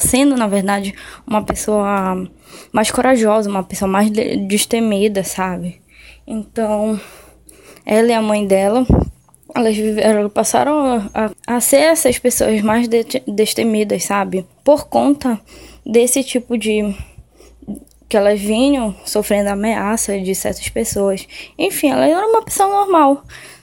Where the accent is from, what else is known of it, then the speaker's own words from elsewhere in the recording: Belém, Pará, Brazil; tenho 27 anos, sou de Belém do Pará.